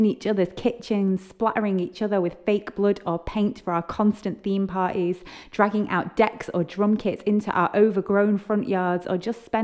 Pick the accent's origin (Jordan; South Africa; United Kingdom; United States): United Kingdom; Liverpool, North West England; I was born in Liverpool in the 80s, spending my earliest years in squats and shared flats in areas like Toxteth, places with a history of protests, riots, and community campaigns against issues like racism, police brutality, and poverty.